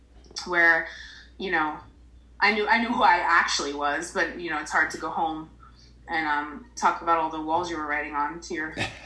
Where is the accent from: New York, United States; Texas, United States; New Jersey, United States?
New Jersey, United States; Paterson; growing up in Paterson, essentially.